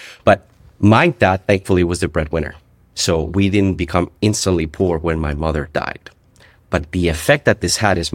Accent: Colombia; now in United States; It's actually 5,000 miles south in Columbia, South America that I was born. I was born and raised in Bogota, in Barranquilla, Colombia. And I came to the United States with my father and my brother in 2006

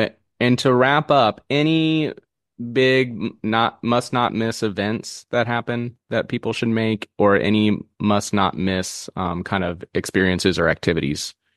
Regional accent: Missouri, United States; I'm from Missouri, and we have my coldest colds in Missouri definitely beat out Anchorage colds.

